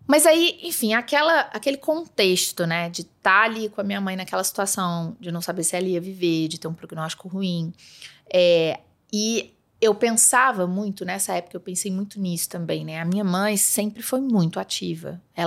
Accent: Petrópolis, Rio de Janeiro, Brazil; Nós somos de Petrópolis, mas foi por uma coincidência que a gente estava lá.

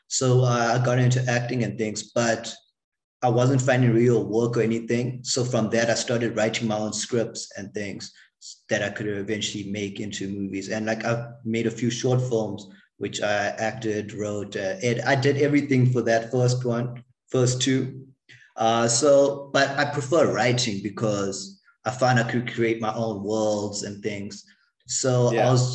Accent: Durban, KwaZulu-Natal, South Africa; now in Pretoria, South Africa; I'm originally from Durban, but I was there for like the first 10 years of my life.

